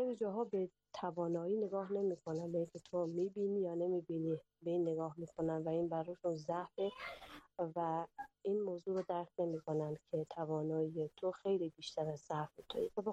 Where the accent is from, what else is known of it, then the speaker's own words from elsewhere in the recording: Mashhad, Razavi Khorasan, Iran; born there; 29 سالمه، متولد سال 1375 در مشهد دنیا اومدم. پدر مادرم توی افغانستان به دنیا اومدن، تا اونجایی که من بدونم اصالتاً از بلخاب هستن.